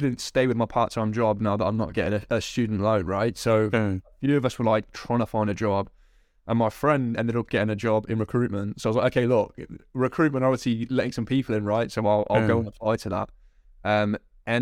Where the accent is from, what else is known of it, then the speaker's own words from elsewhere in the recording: Coventry, West Midlands, United Kingdom; So I'm currently in my hometown of Coventry, which may be slightly different to the usual SDR one with a big hub in London. But yeah, I'm repping the West Midlands. I'm in my bedroom in Coventry.